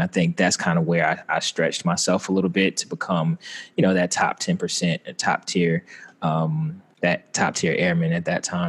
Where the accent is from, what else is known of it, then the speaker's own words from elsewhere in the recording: Atlanta, Georgia, United States; accent: Southern; I grew up in Atlanta, Georgia. That was kind of where we settled down, essentially, Atlanta, Georgia. But my father being in the Army for about 30 years, we moved around a lot too. So yeah, Atlanta's where I got that Southern accent from.